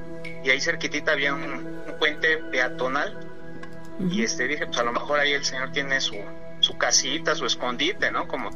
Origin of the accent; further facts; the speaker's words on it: Nezahualcóyotl, State of Mexico, Mexico; Yo soy del Estado de México, precisamente del municipio de Nezahualcóyotl.